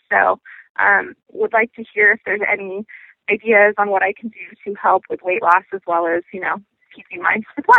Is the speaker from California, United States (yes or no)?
yes; San Diego, California, United States; I'm from San Diego.